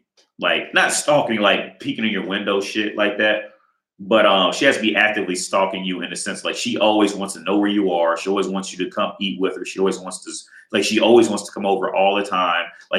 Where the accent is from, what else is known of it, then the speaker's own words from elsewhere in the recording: United States; now in Prague, Czech Republic; So here, if like, for instance, me, I come from America, I'm living in Prague.